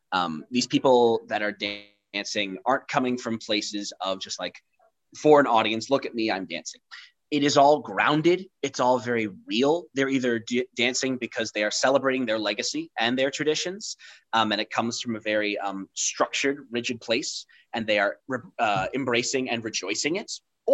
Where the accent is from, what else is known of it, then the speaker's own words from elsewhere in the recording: Tysons, Virginia, United States; it's nice that this is going to my hometown. I feel so blessed and so honored to be able to do this in the very new theater at Tyson's.